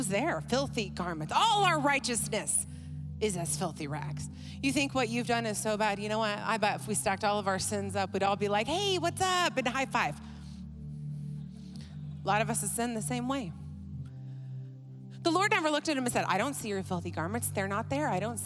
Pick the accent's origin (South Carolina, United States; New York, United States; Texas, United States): Texas, United States; Dallas; And this is why I came all the way from Dallas, Texas.